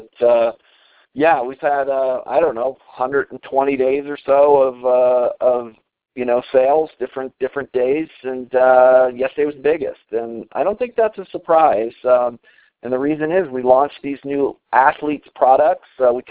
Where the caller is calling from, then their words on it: Colorado, United States; I'm calling in from Colorado.